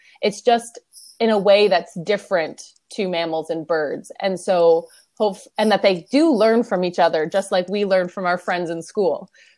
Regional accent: Canada; moved away; but I live away from home because I'm Canadian.

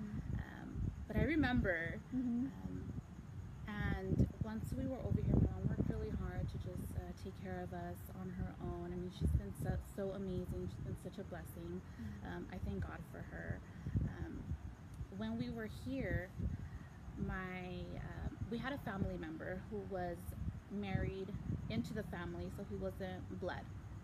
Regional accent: Los Angeles, California, United States; born there; So, my upbringing, I was born in Los Angeles, where my father was a pastor, and he was also preaching as a child, when I was a child.

